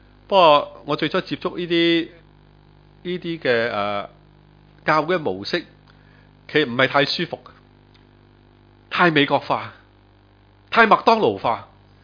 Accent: Central and Sheung Wan, Hong Kong; 自己生活在香港这么多年，我在中上环长大

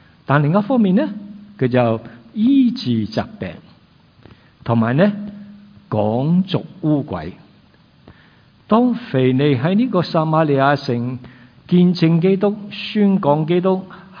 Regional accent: Guangdong, China; 我哋广东人话斋系嘛？

